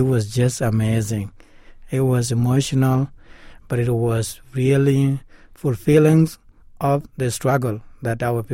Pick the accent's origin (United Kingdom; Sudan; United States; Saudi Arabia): Sudan; moved away; also born or lived in Kenya; Left home in 1987 to Ethiopia for 4 years. And then back to Sudan for 3 months only at the border, but not my hometown.